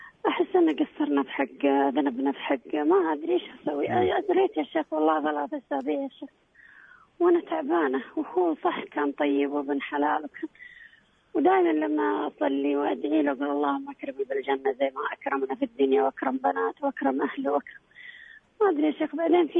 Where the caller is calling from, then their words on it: Taif, Makkah Province, Saudi Arabia; يا شيخ أنا من الطائف السعودية أكلمك